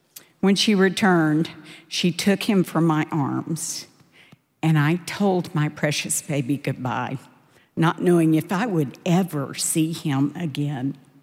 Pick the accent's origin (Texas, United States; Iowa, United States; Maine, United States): Texas, United States; Dallas; I grew up in Dallas in a really wonderful but imperfect family.